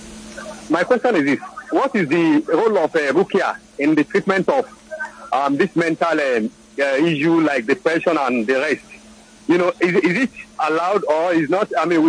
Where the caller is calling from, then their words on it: Alakoko, Lagos, Nigeria; I'm calling from Alakoko.